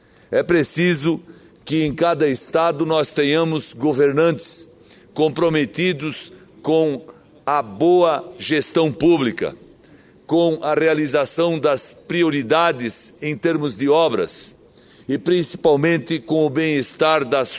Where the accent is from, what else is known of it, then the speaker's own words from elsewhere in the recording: Santa Catarina, Brazil; lá no meu estado, lá em Santa Catarina.